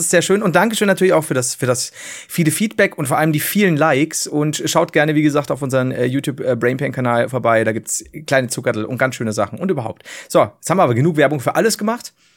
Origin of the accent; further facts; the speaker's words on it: Bavaria, Germany; ich komme halt von unten aus Bayern.